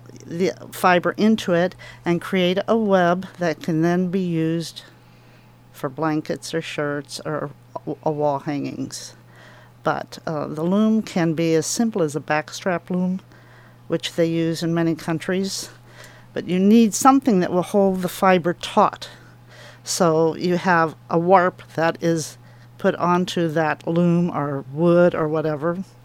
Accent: Midwest, United States; born there; now in Astoria, United States; Well, a long time ago, I was born in the Midwest, and I rolled around the United States and ended up in Astoria, Oregon.

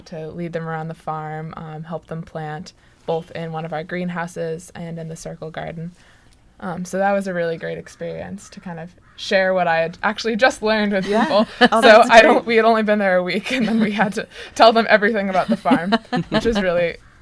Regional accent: Boston, Massachusetts, United States; now in Somerville, United States; We're from Boston, Massachusetts. Well, we live right outside in Somerville.

